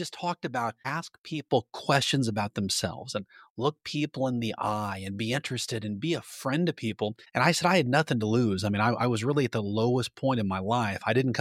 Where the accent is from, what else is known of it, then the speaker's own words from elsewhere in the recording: Bellingham, Washington, United States; So I actually born and raised in Washington State. I was born in a city called Bellingham, Washington, up in the far Pacific Northwest, kind of the tip corner up there. And interestingly enough, we moved six times before the sixth grade.